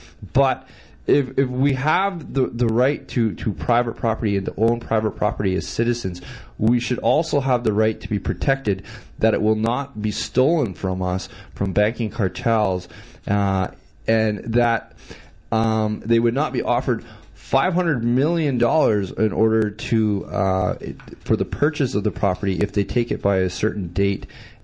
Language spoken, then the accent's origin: English; Canada; As a Canadian citizen, if any Canadian citizen was to write a letter to your prime minister